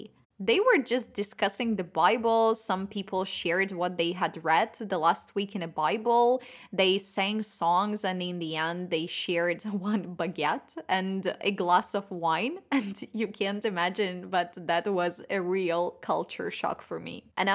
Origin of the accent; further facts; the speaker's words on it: Belarus; even though I come from Belarus, the country of potatoes, I have never heard of potato salad before